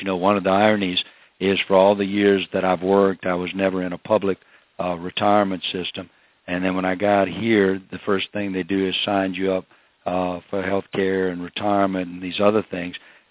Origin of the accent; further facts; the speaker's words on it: Louisiana, United States; And I come from Assumption Parish, and we, like everyone else, are concerned because of the rural communities.